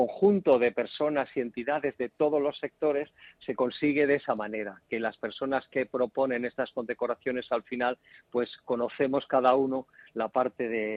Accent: Badajoz, Extremadura, Spain; now in Madrid, Spain; Yo que soy de Badajoz, me considero súper madrileño

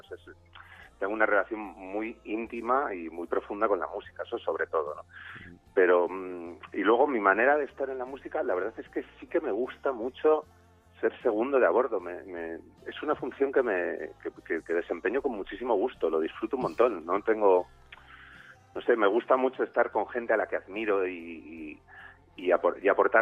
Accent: Navia, Asturias, Spain; moved away as an adult; also born or lived in Oviedo; now in Madrid, Spain; De Navia, sí. Yo me crié en Navia hasta los 18 años. A los 18 me fui a vivir a Oviedo a estudiar la carrera y cuando la terminé muchos años después me vine a vivir a Madrid.

